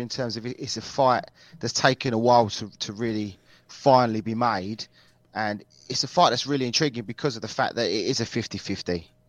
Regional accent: United Kingdom; it's a big fight, especially for us as British boxing fans.

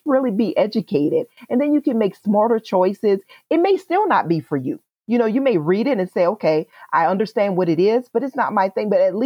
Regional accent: New Orleans, Louisiana, United States; now in Shreveport, United States; I was born and raised in New Orleans. We moved to Shreveport after Hurricane Katrina, naturally. I go back and forth because I still have family. Everybody's there.

